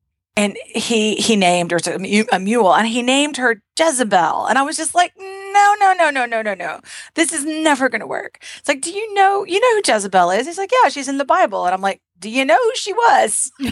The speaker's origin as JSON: {"language": "English", "town": "Bluffdale", "region": "Texas", "country": "United States", "said": "from Bluffdale, Texas"}